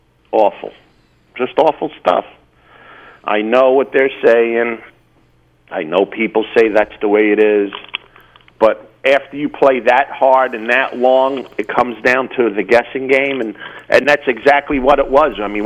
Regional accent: Jersey City, New Jersey, United States; I grew up with in Jersey City.

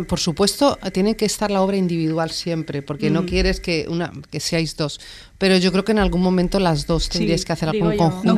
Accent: Madrid, Community of Madrid, Spain; also born or lived in London; Yo, por ejemplo, vengo de Madrid, he estado en Londres, he estado en tal.

